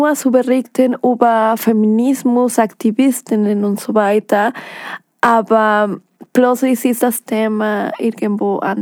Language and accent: German; Mexico City, Mexico; German is a second language; Ich komme aus Mexico City und ich muss sagen, ich bin oft auch in Mexiko